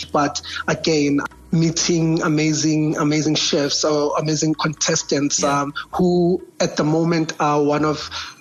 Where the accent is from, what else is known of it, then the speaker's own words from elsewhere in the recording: Johannesburg, Gauteng, South Africa; when I was growing up in Hillbrow, I grew up just before things just started going down.